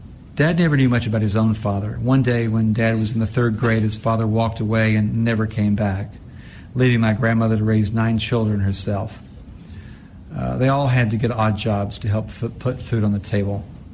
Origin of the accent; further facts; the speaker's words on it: Mountain City, Tennessee, United States; also born or lived in Banner Elk, North Carolina; I was born in Banner Elk, North Carolina on July 16, 1951, not because my parents lived there, but because they didn't have access to affordable quality care in the tiny town where they did live, on the other side of the Blue Ridge Mountains, Mountain City, Tennessee.